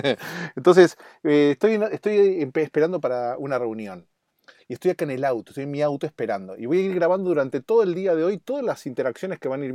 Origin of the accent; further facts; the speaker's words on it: Buenos Aires, Argentina; moved away as an adult; now in Los Angeles, United States; Estoy en Los Ángeles, vengo de Buenos Aires, de Argentina, y ahora estoy acá en Los Ángeles. Se van a cumplir este mes 4 años.